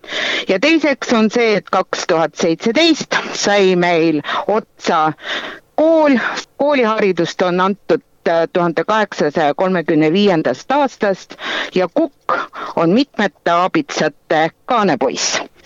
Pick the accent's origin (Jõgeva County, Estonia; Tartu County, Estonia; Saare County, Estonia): Jõgeva County, Estonia; Kamari; esimesena on Kamari, mis on minu kodukoht